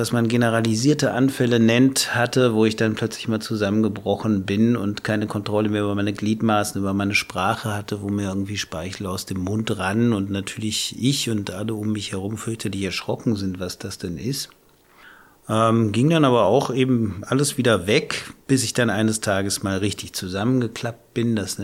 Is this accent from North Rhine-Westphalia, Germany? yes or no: yes; Cologne, North Rhine-Westphalia, Germany; ich bin komme aus Köln, bin 47 Jahre alt inzwischen. Ich lebe in Köln, bin jetzt nach Bonn mit dem Auto gekommen.